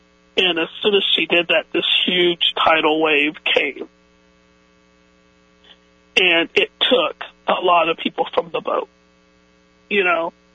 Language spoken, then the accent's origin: English; Cuba; moved away; When we came from Cuba, you know, I had this feeling, you know, like someone's telling me something.